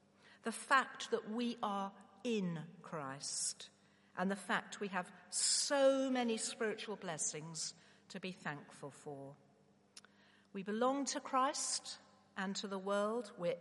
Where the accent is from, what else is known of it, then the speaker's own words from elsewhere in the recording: Nottingham, East Midlands, United Kingdom; born there; also born or lived in Africa; now in Bristol, United Kingdom; Or do I say I come from Africa because that's where I was brought up? Or do I say I come from Nottingham? That's where I was born. But I only lived there for 8 weeks till we moved.